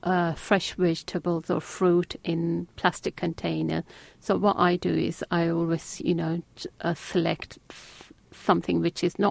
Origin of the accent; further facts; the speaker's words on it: Pakistan; Yes, I'm from Pakistan, but maybe when I go for my next summer holiday out there